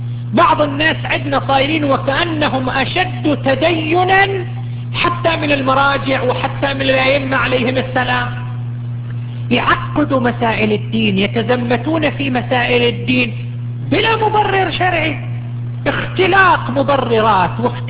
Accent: Iran; وكانت عندنا في إيران توفيت سنة 1404 هجرية

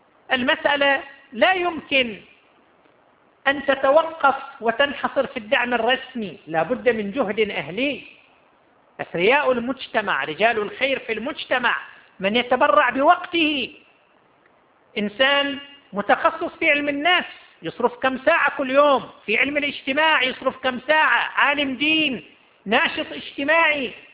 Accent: Qatif, Eastern Province, Saudi Arabia; لماذا لا يوجد عندنا في القطيف مركز يقوم بهذا الدور؟

